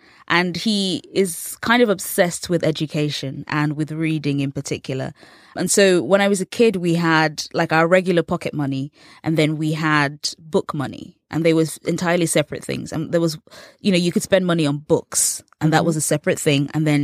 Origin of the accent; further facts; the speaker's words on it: England, United Kingdom; for the longest time growing up in England, Friends was on television every Friday night at 9 p.m.